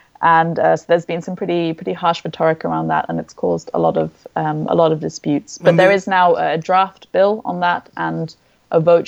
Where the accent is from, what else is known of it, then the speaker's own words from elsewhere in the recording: United Kingdom; now in Germany; So for me, as a British citizen, I can't become German unless I give up my British passport